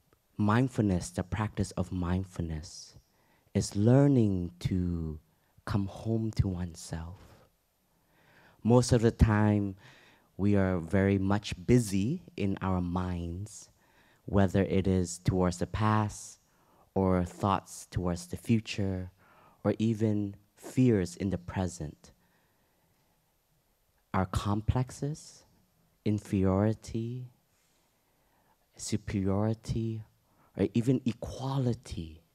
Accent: Toronto, Ontario, Canada; And I grew up in Canada, Toronto.

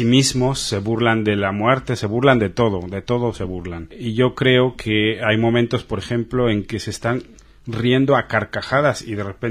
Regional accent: Mexico; Y vamos a una sinagoga, por respeto a mis suegros, reformista, no tiene nada que ver con el modo en que yo crecí en México.

